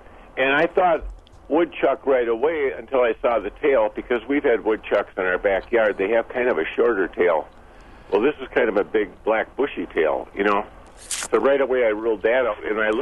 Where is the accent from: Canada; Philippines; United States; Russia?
United States; Antigo, Wisconsin; I'm from Antigo. I've seen Fishers up there, and I just didn't think they were down in this part of the state.